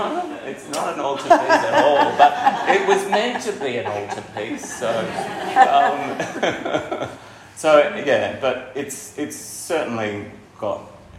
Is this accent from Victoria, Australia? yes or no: no; Lismore, New South Wales, Australia; born there; is actually the Richmond River, which I was born in Lismore.